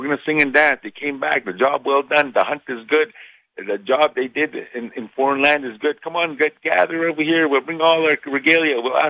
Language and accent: English; Saskatchewan, Canada; I always say I'm from Regina because nobody knows where I'm going to be from, Momart.